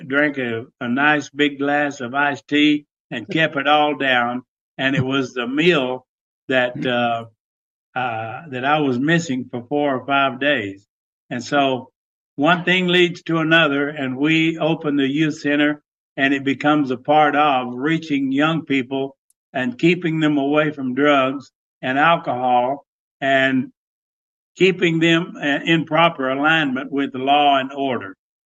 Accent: Tennessee, United States; Tennessean, born in East Tennessee near Knoxville, born and raised there, graduated from high school in my hometown

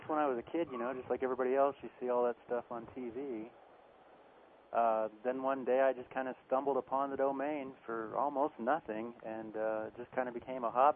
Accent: Midwest, United States; born there; now in Roswell, United States; No, I was born in the Midwest. I moved here almost exactly 3 years ago.

